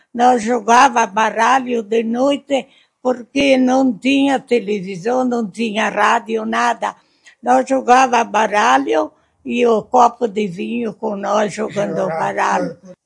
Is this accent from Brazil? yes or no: yes; Itapera, Brazil; moved away as an adult; now in Lagoa Vermelha, Brazil; Não, nasci em Itapera, lá, junto com a minha família, casei com 20 anos. Depois, o meu sogro veio à Lagoa Vermelha procurar terra para os filhos